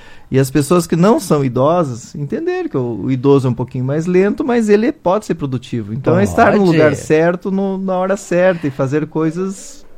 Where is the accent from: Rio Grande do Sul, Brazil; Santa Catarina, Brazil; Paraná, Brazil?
Santa Catarina, Brazil; Eu, na verdade, sou catarinense, mas a minha família toda é da região de Passo Fundo.